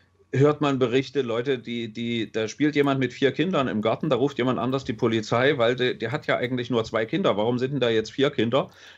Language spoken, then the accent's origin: German; Dresden, Saxony, Germany; Ich komme aus Dresden